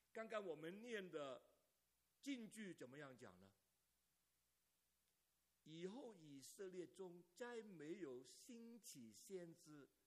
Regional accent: China; moved away; 今天特别是你跟我是中国人

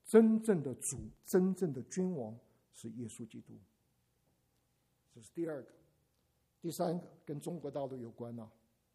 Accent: Taiwan; 我讲第二个故事，我从台湾来

